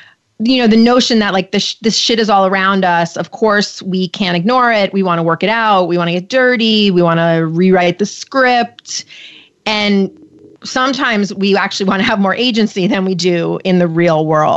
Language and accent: English; New York, United States; I grew up in New York, so you might say, well, yeah, I mean, if you grew up on Long Island, you just met only Jewish people. But I actually grew up in an all-white Christian town with no Jewish people.